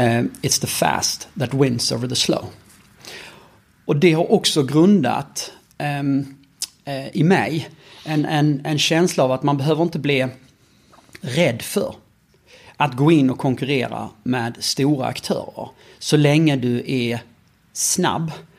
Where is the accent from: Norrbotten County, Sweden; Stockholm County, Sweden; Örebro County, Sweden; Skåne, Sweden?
Skåne, Sweden; Munke Ljungby; jag kommer från Munke Ljungby. Så jag tror inte du kan komma så mycket närmare golvet än Munke Ljungby.